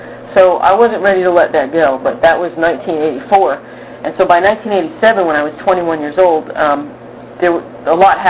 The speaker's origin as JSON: {"language": "English", "region": "New England", "country": "United States", "tie": "born or raised there", "said": "I grew up in New England, and I grew up in a Catholic family up there, and, you know, it's kind of strict Catholic going on."}